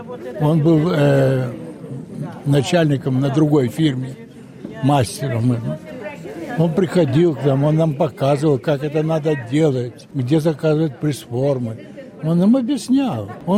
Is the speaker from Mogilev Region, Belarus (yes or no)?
yes; Babruysk, Mogilev Region, Belarus; moved away; Мы из Бобруйска приехали.